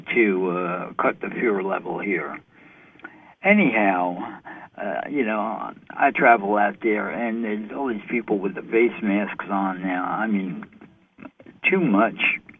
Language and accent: English; New York City, New York, United States; hey, I'm from New York City